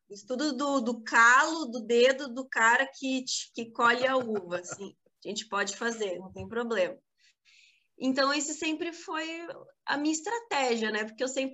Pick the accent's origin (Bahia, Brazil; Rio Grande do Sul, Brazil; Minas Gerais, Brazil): Rio Grande do Sul, Brazil; Bento Gonçalves; Eu sou natural de Bento